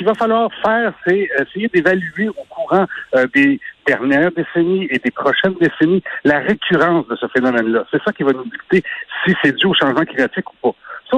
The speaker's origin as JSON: {"language": "French", "country": "Canada", "said": "autant chez nous au Canada que chez nos voisins américains"}